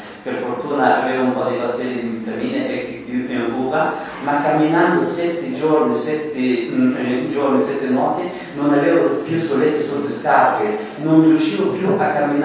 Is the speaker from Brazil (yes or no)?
no; Afghanistan; now in Italy; Io non volevo diventare un rifugiato, io vengo dall'Afghanistan.